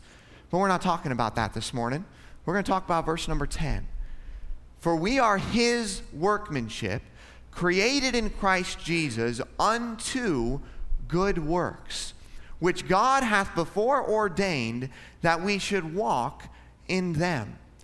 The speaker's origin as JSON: {"language": "English", "region": "Alaska", "country": "United States", "tie": "born or raised there", "said": "We grew up way up in Alaska."}